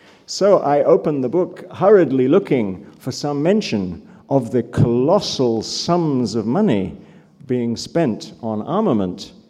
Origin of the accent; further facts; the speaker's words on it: London, United Kingdom; born there; I was born in London